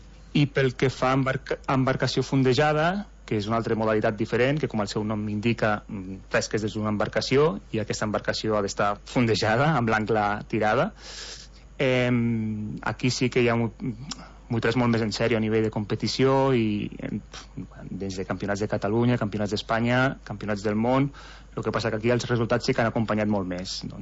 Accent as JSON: {"language": "Catalan", "country": "Andorra", "tie": "born there", "said": "Jo sóc nascut a Andorra."}